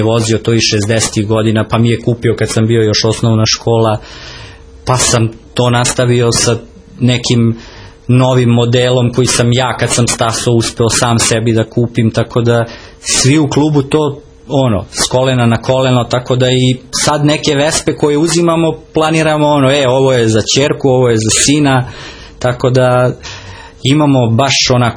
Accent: Kruševac, Šumadija and Western Serbia, Serbia; pošto sam rodom iz Kruševca

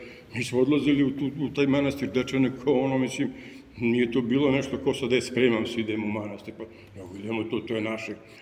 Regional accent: Peć, Peć District, Kosovo; taj doživljaj zavičaja kod nas koji smo rasli, recimo u Peći, je upravo takav.

